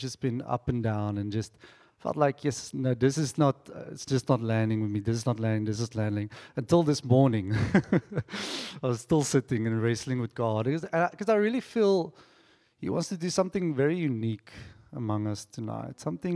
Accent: Mossel Bay, Western Cape, South Africa; now in Stellenbosch, South Africa; We come from Mossel Bay. We've recently moved down here.

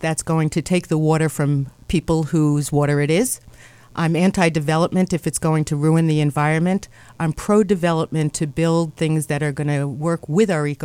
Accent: East Coast, United States; I think I'm from the East Coast. And there are no motorboats in reservoirs that people drink water.

